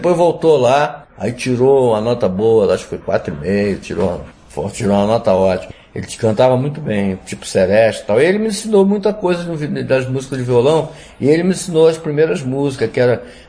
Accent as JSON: {"language": "Portuguese", "town": "Senhor do Bonfim", "region": "Bahia", "country": "Brazil", "tie": "born or raised there", "also_born_or_lived": "Salvador", "said": "eu nasci em Salvador, né? Estreiei em Salvador, né? Como diz na Bahia, né? Aí com 6 meses, eu fui morar no interior, que é uma cidade chamada Senhor do Bonfim, perto de Juazeiro, que é fronteira com Pernambuco. Cidade muito pobre, sertão."}